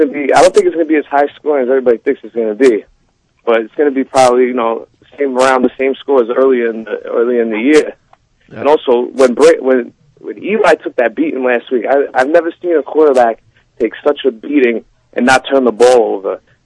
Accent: New York, United States; And, you know, I'm from New York. I'm a Giants fan.

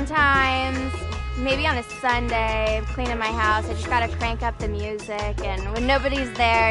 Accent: California, United States; now in Boston, United States; So I'm from Southern California. We don't do the whole Heka Bay Area thing.

